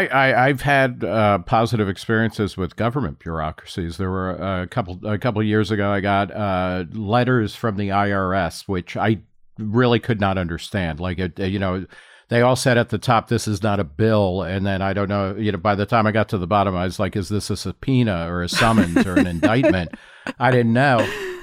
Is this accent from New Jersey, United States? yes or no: yes; New Jersey, United States; I grew up in New Jersey, which for a very long time had the absolute worst DMV